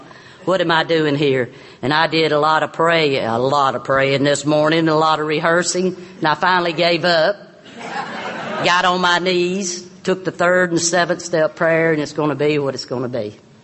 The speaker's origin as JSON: {"language": "English", "town": "Boston", "region": "Massachusetts", "country": "United States", "said": "Everybody was saying, where are you from? And I said, Boston."}